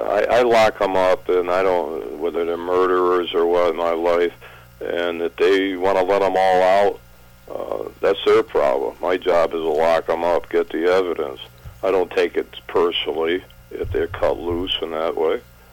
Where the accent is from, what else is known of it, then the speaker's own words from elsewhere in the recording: Massachusetts, United States; You know, I like John Kennedy. I'm from Massachusetts.